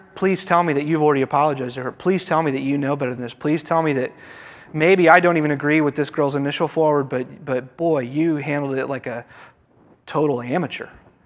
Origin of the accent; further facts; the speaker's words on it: Evansville, Indiana, United States; I got it from someone in my home church that I grew up with in Evansville.